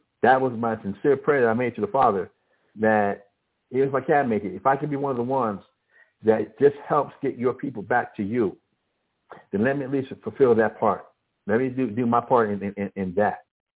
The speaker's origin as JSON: {"language": "English", "town": "Albuquerque", "region": "New Mexico", "country": "United States", "tie": "born or raised there", "said": "Growing up in Albuquerque and then actually visiting a lot of the reservations around Albuquerque, I don't see the Native Americans there prospering."}